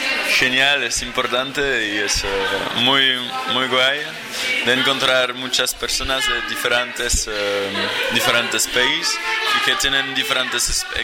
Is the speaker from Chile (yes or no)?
no; Belgium; now in Almendralejo, Spain; Soy de Bélgica.